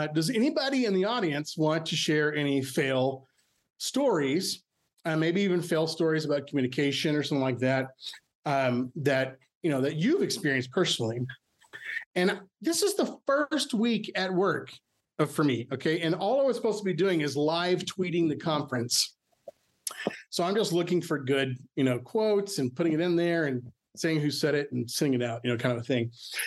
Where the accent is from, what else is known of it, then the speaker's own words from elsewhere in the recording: Texas, United States; I mean, I'm born and raised in West Texas.